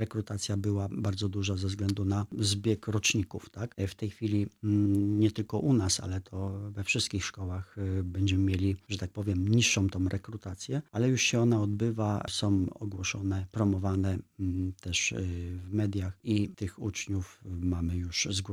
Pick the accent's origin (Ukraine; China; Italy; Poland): Poland; Smolec, Lower Silesian Voivodeship; pochodzę akurat ze Smolca